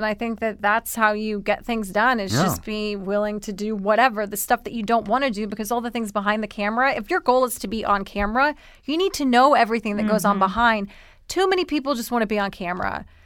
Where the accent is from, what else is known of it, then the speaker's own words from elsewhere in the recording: Columbia, South Carolina, United States; So then I ended up going to, you know, I'm from the South. I got to be honest with you guys. People from the South don't really leave. Like, mm-hmm. they don't leave the state. You know, I'm from Columbia. So the big move would be like to Charleston.